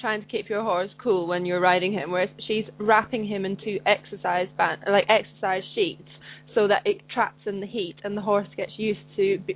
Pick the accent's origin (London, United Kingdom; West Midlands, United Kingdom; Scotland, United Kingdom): Scotland, United Kingdom; I'm from Scotland, where when we get snowfall, we get proper snowfall.